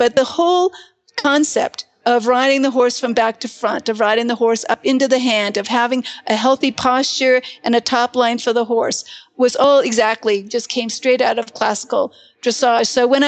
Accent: Montana, United States; And growing up in Eastern Montana, that was just, part of our life.

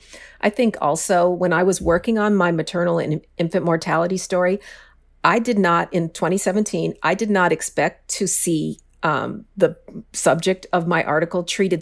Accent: Denver, Colorado, United States; Is I grew up in Denver, which is the Mile High City.

